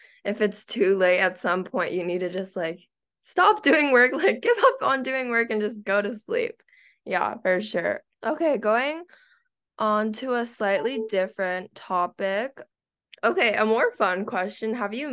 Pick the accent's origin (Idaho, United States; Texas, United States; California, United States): California, United States; San Diego; the difference between, like, the Bay Area and, like, a SoCal area, because I'm from San Diego.